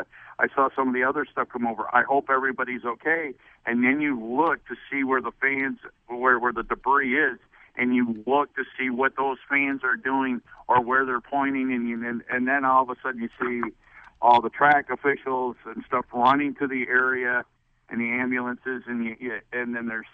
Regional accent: Grand Rapids, Michigan, United States; When I was a youngster growing up in Grand Rapids, I was at Berlin Raceway.

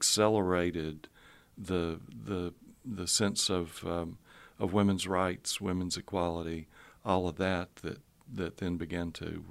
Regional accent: Appalachia, United States; I just base my characters on women I knew, Appalachian women I knew growing up, and they pretty much were all these tough women.

